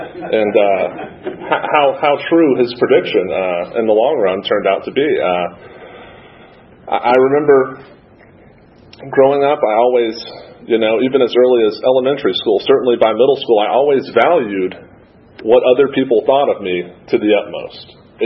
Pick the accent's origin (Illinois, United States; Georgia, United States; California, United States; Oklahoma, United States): Georgia, United States; Newnan; born there; My mom's from Colorado, and although I was born in Noonan, Georgia, believe it or not.